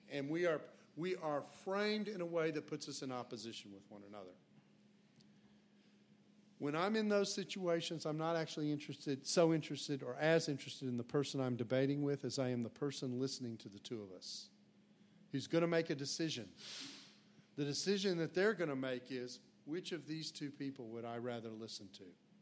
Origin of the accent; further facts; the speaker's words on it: Texas, United States; Okay, now I grew up in the 60s. Okay, and I grew up in Texas in the 60s.